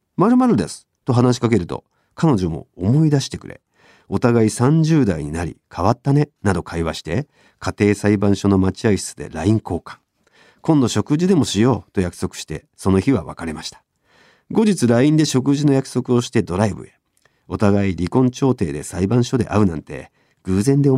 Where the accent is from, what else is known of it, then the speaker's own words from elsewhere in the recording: Numazu, Shizuoka, Japan; 俺たちの地元沼津。